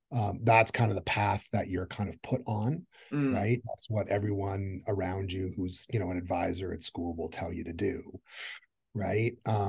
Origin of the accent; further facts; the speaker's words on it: Canada; I'm Canadian by background.